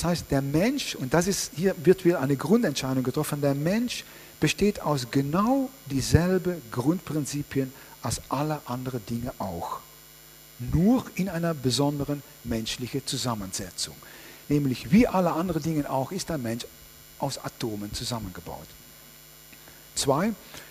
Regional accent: Netherlands; German is a second language; now in Freiburg, Germany; also ich komme ja aus den Niederlanden

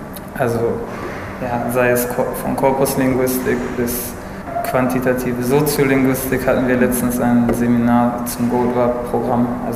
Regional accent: Hanover, Lower Saxony, Germany; born there; now in Freiburg, Germany; ich bin 27 Jahre, geboren in Hannover und studiere europäische Sprachwissenschaft jetzt in Freiburg im dritten Semester.

